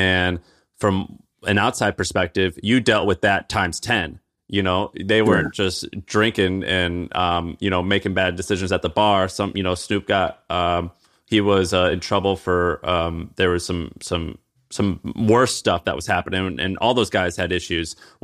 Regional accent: Missouri, United States; I grew up in Missouri as a 12-year-old white kid in Missouri.

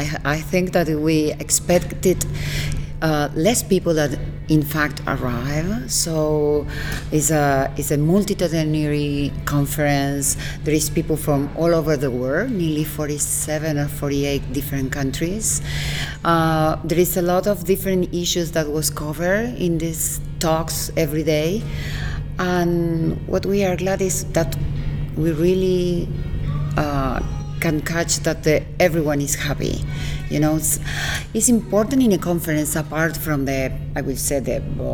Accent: Buenos Aires, Argentina; we are three women, I'm from Buenos Aires

